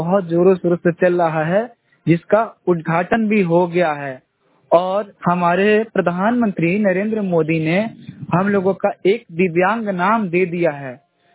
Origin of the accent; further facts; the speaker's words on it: Siwan, Bihar, India; जिला सिवान बिहार का रहने वाला हूँ